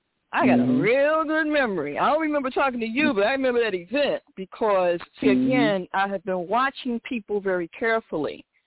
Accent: Philadelphia, Pennsylvania, United States; I mean, because, again, I'm from Philly, so I see this stuff all the time.

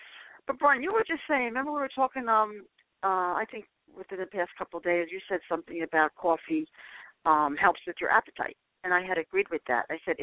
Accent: Cranford, New Jersey, United States; They opened a Starbucks in my hometown of Cranford, New Jersey, and it is mobbed constantly.

